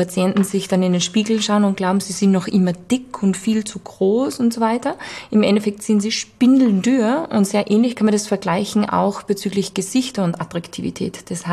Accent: Vienna, Austria; ob das in Hollywood ist, ob das in New York ist, ob das bei uns in Wien ist

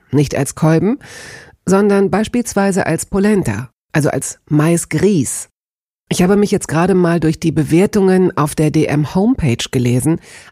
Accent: Hanover, Lower Saxony, Germany; Schließlich wuchs er auf den dichten Feldern in und um meine Heimatstadt Hannover.

